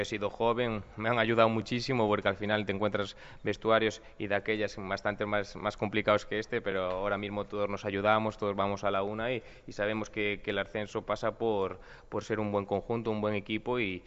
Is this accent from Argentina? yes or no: no; Galicia, Spain; Como buen gallego, volveré a casa tarde o temprano.